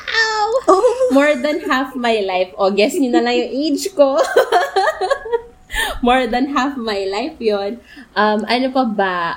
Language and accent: Tagalog; Makati, Metro Manila, Philippines; I am from Makati.